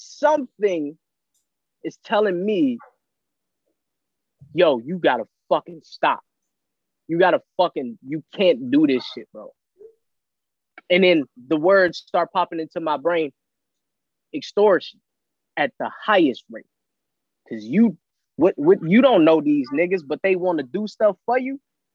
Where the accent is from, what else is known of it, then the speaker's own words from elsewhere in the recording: Houston, Texas, United States; Now, I'm from the hood already. I'm from Fondren and Braeswood, Southwest Houston. Grandma stay on MLK, South Park, baby, let's go.